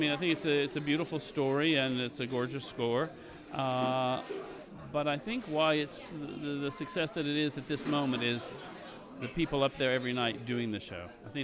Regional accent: United States; I'm an American and I work in New York, but I love working here

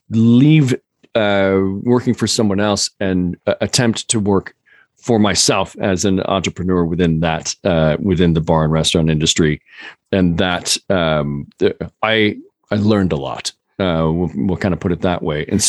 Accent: United States; we all have bourbon woven into our DNA as citizens of the U.S.

